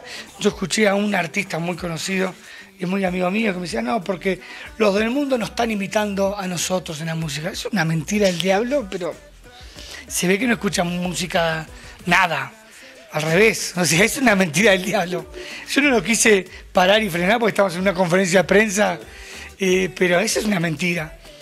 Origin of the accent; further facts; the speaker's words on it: Uruguay; now in Guatemala; somos una banda uruguaya que estamos viviendo hace 12 años en Guatemala.